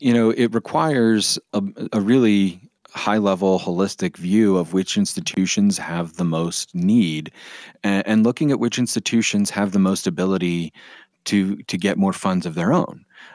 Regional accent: Pennsylvania, United States; My home state of Pennsylvania has made some recent increased investments in some of their public higher ed systems in the state.

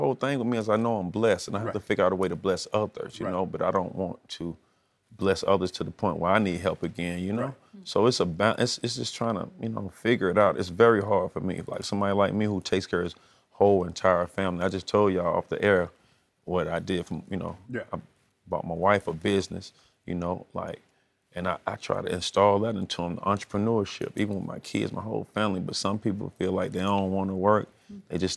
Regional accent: Atlanta, Georgia, United States; But for the most part, I'm from Atlanta. I'm obviously a Hawks fan because I'm from Atlanta.

